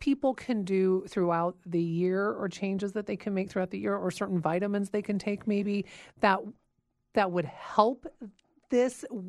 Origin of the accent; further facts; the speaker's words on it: Washington, United States; But I grew up in Southwest Washington where, you know, my junior year in high school, we went 66 days without seeing the sun.